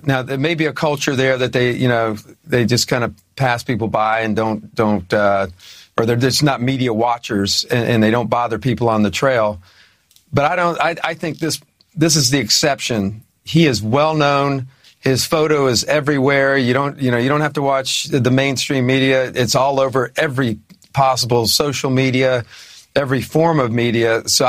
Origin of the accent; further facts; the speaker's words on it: North Carolina, United States; I'm from North Carolina. I ran the FBI office here for 5 years.